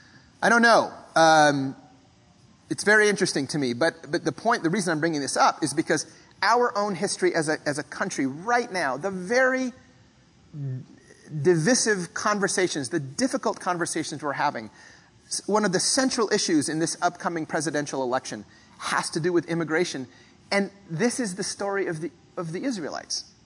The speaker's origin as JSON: {"language": "English", "country": "Philippines", "tie": "born or raised there", "first_language": "Tagalog", "said": "I was born an immigrant. I was born in the Philippines. It was not my naturalized country. And that's where I was born. Growing up speaking a language that was not my parents' native tongue. My first language was Tagalog, along with English. So I grew up bilingual."}